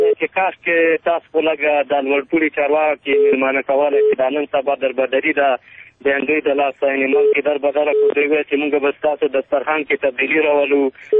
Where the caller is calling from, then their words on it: Paktia, Afghanistan; زازه ام دی پکتیا ولایت نه.